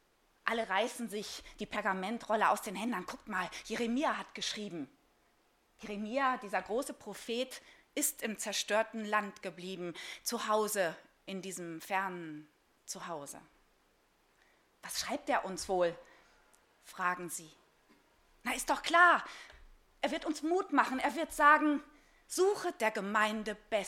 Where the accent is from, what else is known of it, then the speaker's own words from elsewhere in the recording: Lüdenscheid, North Rhine-Westphalia, Germany; anders als das in meiner Heimatstadt Lüdenscheid je möglich gewesen wäre